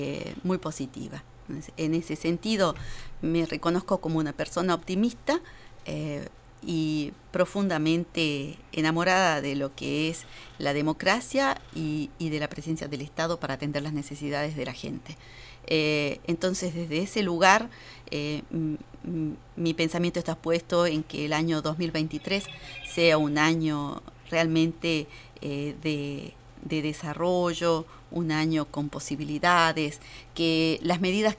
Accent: Argentina; porque como argentinos y argentinas sabemos que la tenemos

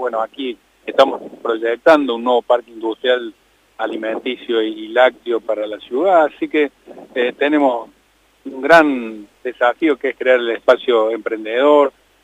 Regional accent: Córdoba, Argentina; Bueno, yo como cordobés

